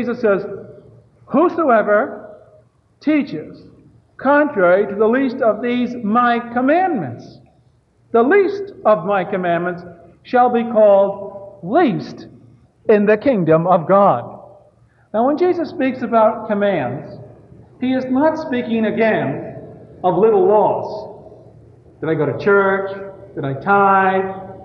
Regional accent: New York, United States; Well, I was brought up in New York, and as a child, I remember if a woman came into church without a hat, because we lived in a very predominantly Jewish and Catholic neighborhood

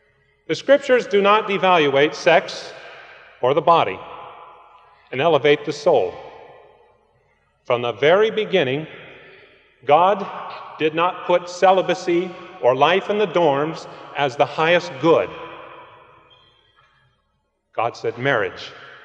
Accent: Los Angeles, California, United States; I'm from the Los Angeles area, metropolitan Los Angeles. It has all the problems of a big city. Crime, gangs, drugs, and these things.

